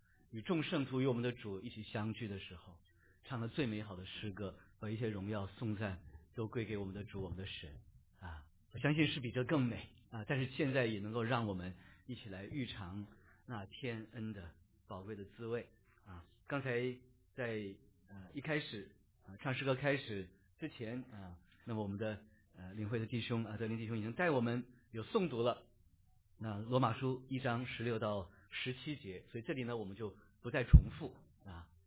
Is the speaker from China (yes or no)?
yes; China; 我们在国内读书从小长大，在座我们好多弟兄姊妹跟我一样，叫生在新中国，长在红旗下